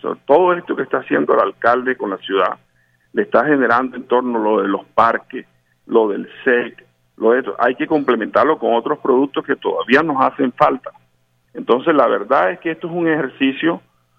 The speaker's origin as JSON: {"language": "Spanish", "town": "Barranquilla", "region": "Atlántico", "country": "Colombia", "said": "nosotros como barranquilleros, pues teníamos la obligación en todos los sentidos de poner nuestro granito de arena"}